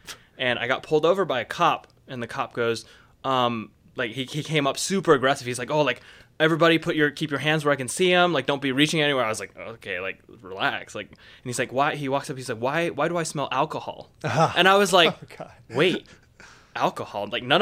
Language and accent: English; Salt Lake City, Utah, United States; So I grew up in Utah. I'm born and raised in Salt Lake City.